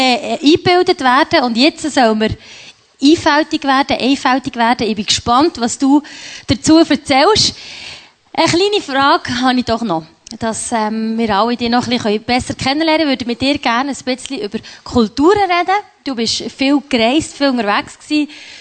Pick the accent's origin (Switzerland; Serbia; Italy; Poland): Switzerland; Was würdest du sagen, was ist jetzt für die Mission vielleicht eine kulturelle Stärke, die wir haben als Schweizer